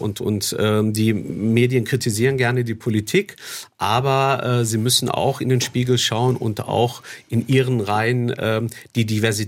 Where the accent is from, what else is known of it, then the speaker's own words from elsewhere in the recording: Recklinghausen, North Rhine-Westphalia, Germany; Als ich zum ersten Mal in meiner Heimatstadt Recklinghausen im Ruhrgebiet in den Stadtrat gewählt worden bin